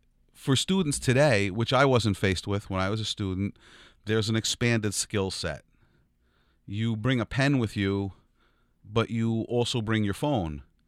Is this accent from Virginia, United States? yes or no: no; East Rockaway, New York, United States; Yeah, so I grew up in East Rockaway, New York